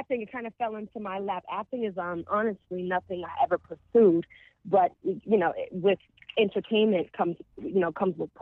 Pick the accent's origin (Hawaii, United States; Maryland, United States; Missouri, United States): Maryland, United States; No, I did not, actually. I'm born and raised in Maryland. I'm an East Coast girl.